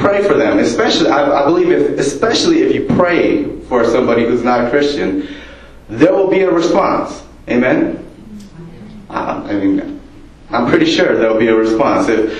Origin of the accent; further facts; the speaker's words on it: United States; As Japanese American, I know that sometimes it's hard to take that last step, the invitation